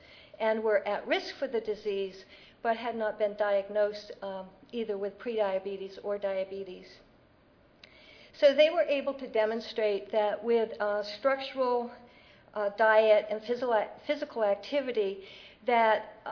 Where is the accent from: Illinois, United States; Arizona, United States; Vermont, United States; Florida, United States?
Vermont, United States; I'm from Vermont. I'm that state that's getting the snow right now, I guess.